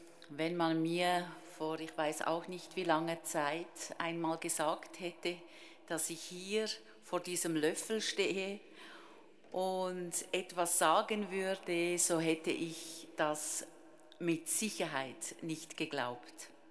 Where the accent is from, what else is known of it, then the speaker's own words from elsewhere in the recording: Ennetmoos, Nidwalden, Switzerland; Ich bin im Kanton Nidwalden in Ennetsmoos geboren und aufgewachsen. 4 Brüder und eine Schwester.